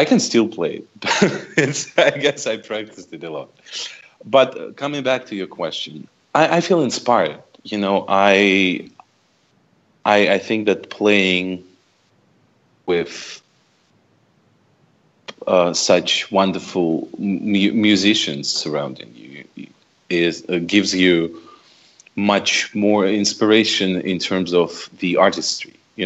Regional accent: Saint Petersburg, Russia; English is a second language; I grew up in St. Petersburg.

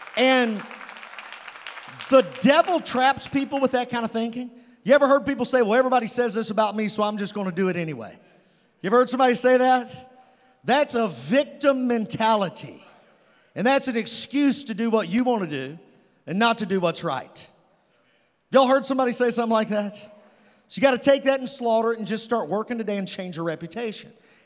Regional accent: Providence, Kentucky, United States; And Jesse goes back to my hometown, Providence, Kentucky.

